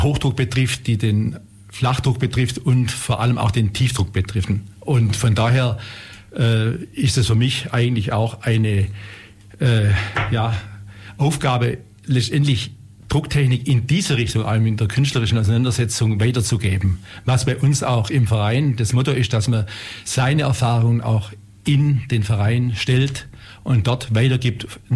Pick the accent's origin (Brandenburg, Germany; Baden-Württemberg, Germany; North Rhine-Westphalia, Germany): Baden-Württemberg, Germany; Ulm; ich bin aus Ulm und bin Architekt.